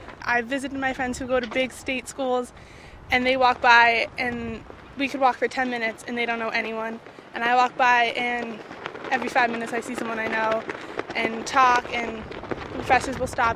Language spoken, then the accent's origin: English; Gloucester, Massachusetts, United States; I'm a bio major, and I'm from Gloucester, Mass.